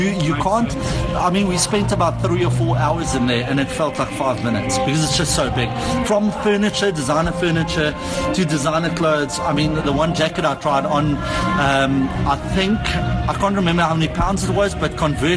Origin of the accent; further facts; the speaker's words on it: South Africa; Unfortunately, you know, we can't see the interview because we in South Africa.